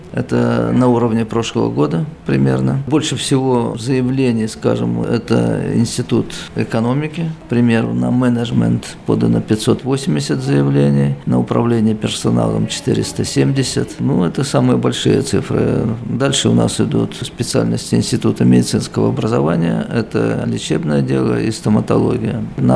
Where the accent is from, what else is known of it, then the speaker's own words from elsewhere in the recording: Azerbaijan; я из Азербайджана.